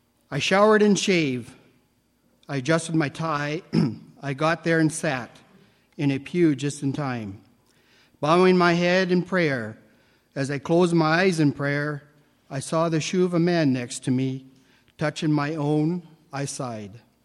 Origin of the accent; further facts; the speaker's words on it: Saskatoon, Saskatchewan, Canada; I'm from Saskatoon.